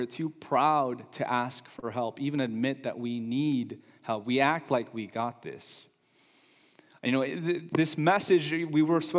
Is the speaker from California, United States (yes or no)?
yes; California, United States; I grew up in the Bay Area, but I left amid the tech rush. I came back, and it's almost a completely different place.